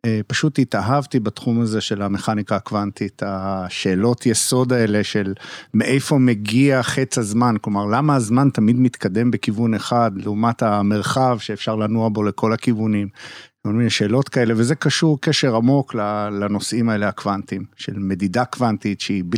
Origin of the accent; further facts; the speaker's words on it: Karmiel, Northern District, Israel; אני גדלתי בקרמיאל, וכל השנים הייתי ילד כזה חנון